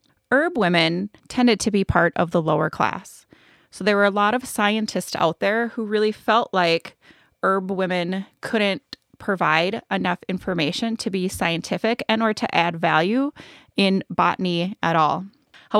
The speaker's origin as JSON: {"language": "English", "town": "Minneapolis", "region": "Minnesota", "country": "United States", "said": "I am a girl from Northeast Minneapolis, Polish, German, and really have no accent outside of that."}